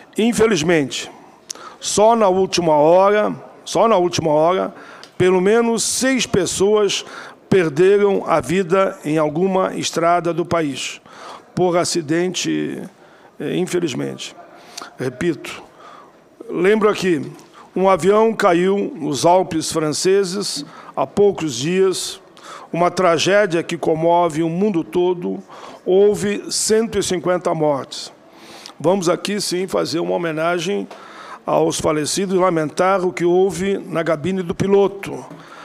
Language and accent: Portuguese; Rio Grande do Sul, Brazil; Lembro aqui na minha capital porque eu sou do Rio Grande, a capital de todos os gaúchos e gaúchas, Porto Alegre